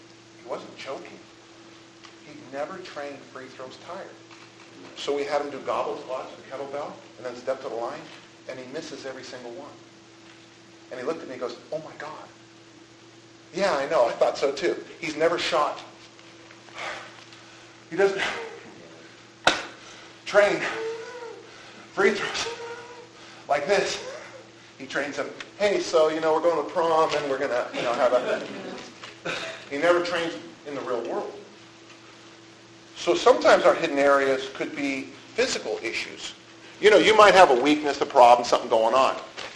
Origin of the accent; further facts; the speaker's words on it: California, United States; Some people know that I'm from California.